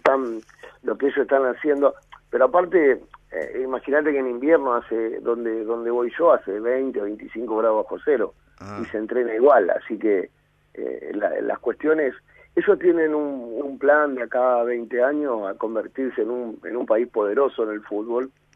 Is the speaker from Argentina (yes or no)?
yes; Argentina; a nosotros hoy como argentinos